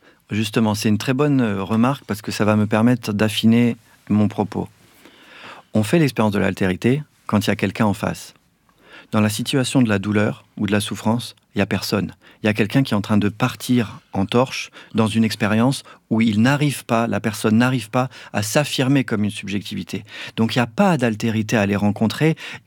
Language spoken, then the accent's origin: French; Nice, Provence-Alpes-Côte d'Azur, France; Si, moi, je viens de Nice, donc la Méditerranée, c'est quelque chose qui m'est très cher.